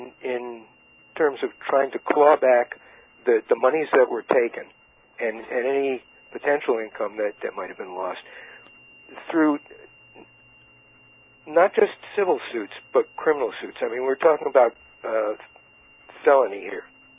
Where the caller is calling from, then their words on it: New York, United States; Let's just say the lower Hudson Valley.